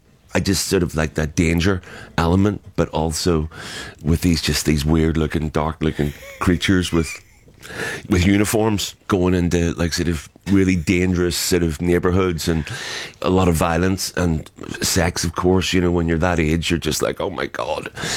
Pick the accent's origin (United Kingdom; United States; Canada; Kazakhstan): United Kingdom; Belfast, Northern Ireland; And growing up in Belfast, we didn't have any money, but there were only certain periods where you were allowed out.